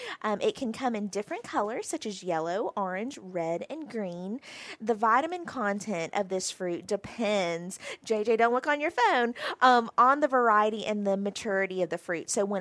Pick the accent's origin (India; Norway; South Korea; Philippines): Philippines; now in United States; national fruit of the Philippines, and I am Filipino, Filipino-American, so a little partial to that.